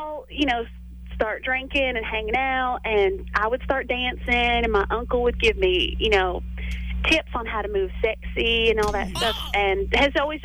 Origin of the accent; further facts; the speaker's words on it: Paulding, Georgia, United States; I'm from Paulding.